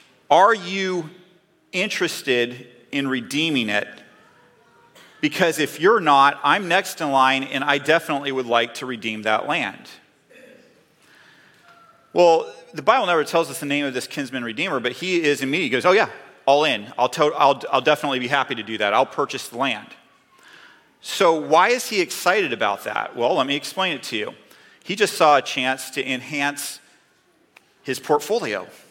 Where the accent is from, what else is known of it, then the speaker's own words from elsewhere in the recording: North Carolina, United States; Now, I grew up in North Carolina a couple years ago. And we used to have these things that were not maybe as common today as they are, but in town you'd have like the general store, right?